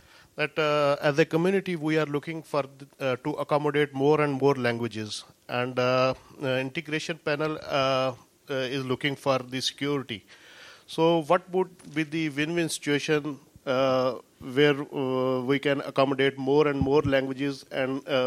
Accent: Pakistan; English is a second language; I'm from Pakistan.

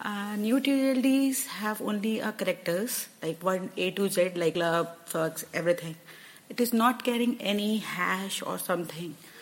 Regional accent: India; English is a second language; from India.

